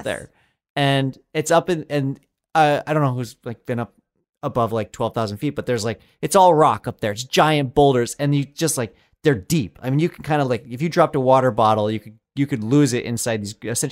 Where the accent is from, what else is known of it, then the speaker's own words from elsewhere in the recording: Colorado, United States; Yeah, so I grew up in Colorado, and from an early age, you're very encouraged from an early age to climb mountains.